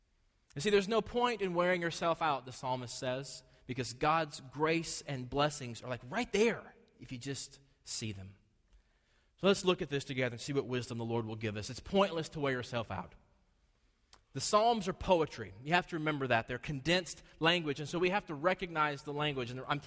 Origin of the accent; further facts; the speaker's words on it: the South, United States; Especially here in the South, and I'm a Southerner, so I get to say this